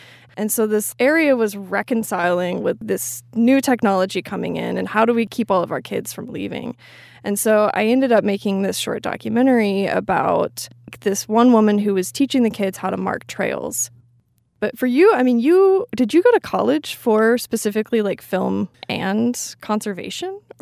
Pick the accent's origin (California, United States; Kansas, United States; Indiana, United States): Kansas, United States; I grew up in Kansas. I'd never seen a hill.